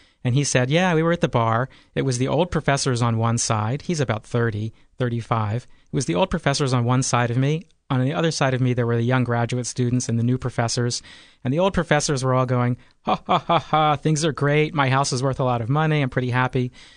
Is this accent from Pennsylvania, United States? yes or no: yes; Philadelphia, Pennsylvania, United States; now in Charlottesville, United States; So I'm from Philadelphia, but I've lived in Charlottesville for 20 years now, which makes me halfway to being a native.